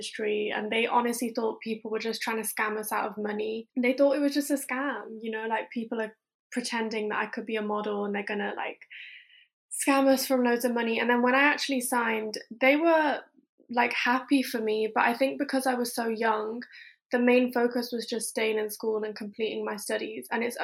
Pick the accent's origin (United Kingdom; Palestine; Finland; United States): United Kingdom; Coventry, West Midlands; And also I'm from Coventry